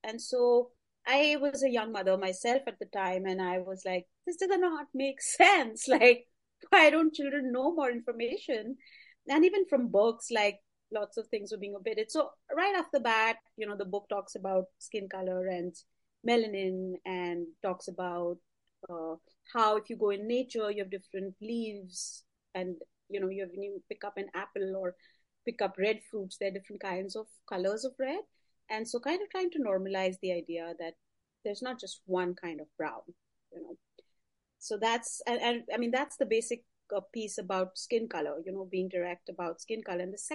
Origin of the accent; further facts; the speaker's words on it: India; now in United States; I am from India, and that's where I grew up. But once I moved to the US